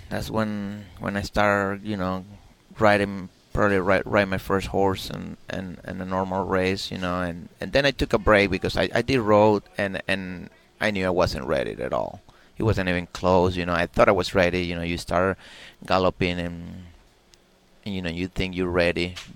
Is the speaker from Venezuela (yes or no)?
yes; Venezuela; Well, you know, at the beginning, you know, we moved. You know, after my dad had the injury, you know, we moved to another city there that's no track around at all, you know.